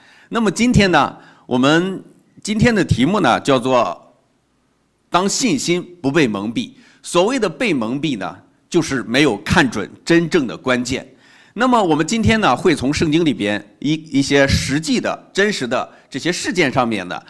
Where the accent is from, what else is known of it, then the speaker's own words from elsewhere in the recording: China; 那么这就如同我们中国人说的这句话，斩草不除根，春风吹又生。